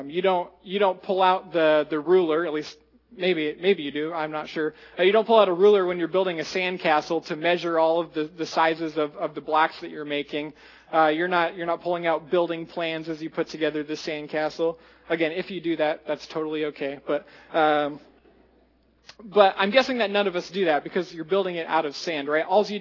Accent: Iowa, United States; I'm from Iowa

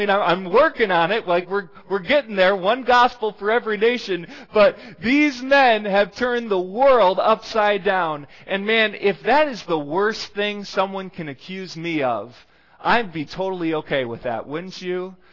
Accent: Michigan, United States; So I grew up in Michigan.

